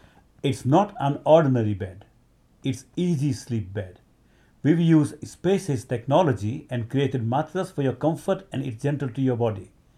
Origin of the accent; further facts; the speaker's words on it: United Kingdom; I'm a British Indian actor. I worked in the British TV, films, theatres and Bollywood movies.